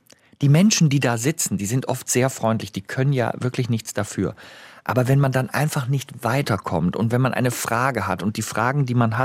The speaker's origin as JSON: {"language": "German", "town": "Bonn", "region": "North Rhine-Westphalia", "country": "Germany", "tie": "born there", "said": "Aber ich bin halt ein Rheinländer. Ne? Ich bin in Bonn geboren."}